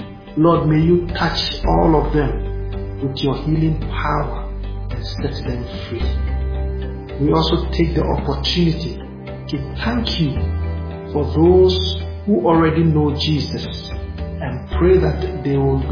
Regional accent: Ghana; I was born and raised in Ghana. I used to be a devout Muslim and an Islamic youth activist. But now, I am a committed and an ardent follower of Jesus.

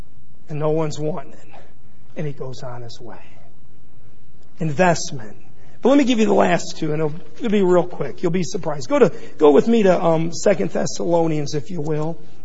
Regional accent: Ridgeville, Ohio, United States; I grew up here in Ridgeville. I played in that stadium over there many times.

